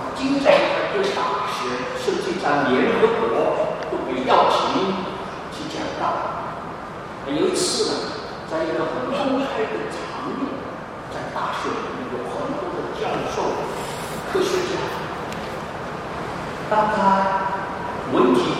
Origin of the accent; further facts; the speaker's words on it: Indonesia; 我记得我小时候在印尼，我们家里几个兄弟姐妹